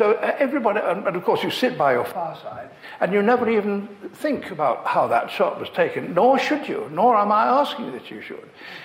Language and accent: English; Leicester, East Midlands, United Kingdom; I grew up in Leicester